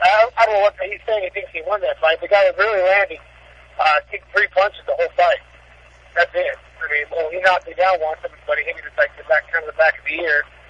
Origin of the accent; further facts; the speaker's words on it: Arizona, United States; He's from Arizona, and he's from my hometown.